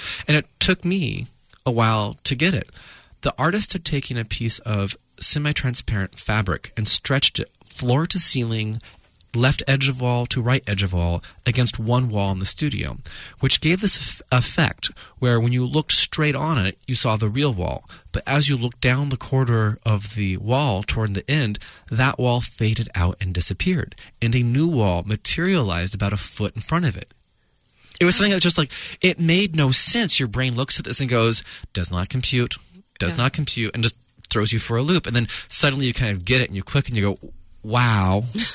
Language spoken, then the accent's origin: English; San Jose, California, United States; now in Cambridge, United States; I grew up in San Jose, so even though I live in Cambridge in the East Coast